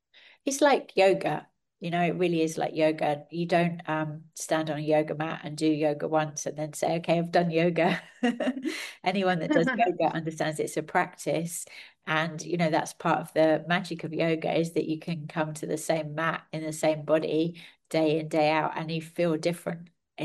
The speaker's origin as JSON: {"language": "English", "region": "London", "country": "United Kingdom", "tie": "born or raised there", "said": "I grew up in London and I've always lived in London"}